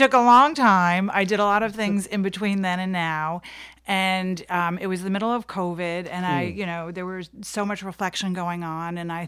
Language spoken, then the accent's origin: English; Brooklyn, New York, United States; So I grew up in Park Slope, Brooklyn, back when Brooklyn was a little bit different than it is today.